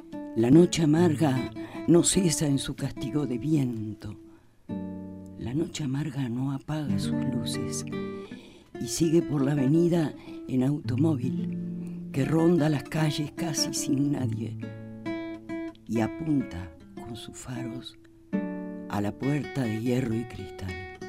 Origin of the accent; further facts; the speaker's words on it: Buenos Aires, Argentina; somos porteños los dos.